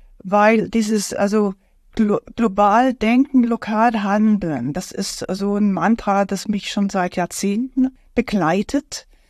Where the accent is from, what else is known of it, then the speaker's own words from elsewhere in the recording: Berlin, Germany; ich komme aus Berlin